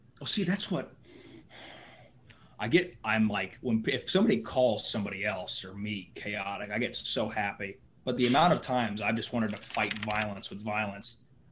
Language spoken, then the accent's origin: English; Columbus, Ohio, United States; born there; I was born in Columbus, Ohio.